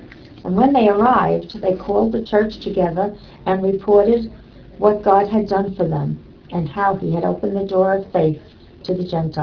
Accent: Brooklyn, New York, United States; born there; I was born in Brooklyn too.

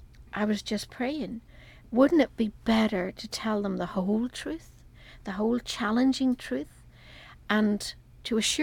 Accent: Ireland; I was from Ireland.

